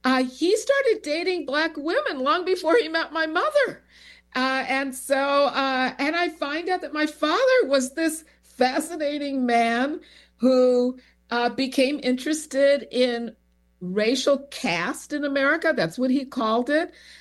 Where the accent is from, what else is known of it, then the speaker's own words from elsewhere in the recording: Chicago, Illinois, United States; So this is my memoir, my first and only memoir about my childhood growing up in Chicago in the 1960s in an interracial family, a white father, a black mother.